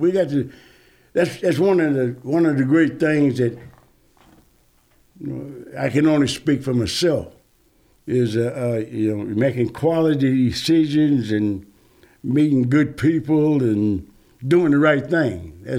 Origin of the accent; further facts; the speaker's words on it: Waterloo, Iowa, United States; I'm from Waterloo, Iowa, and that's the Kansas City area.